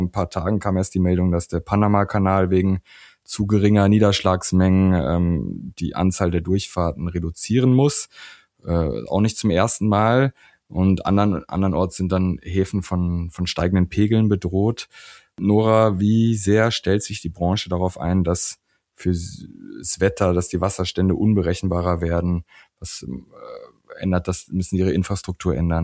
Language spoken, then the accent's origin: German; Austria; Bei uns in Österreich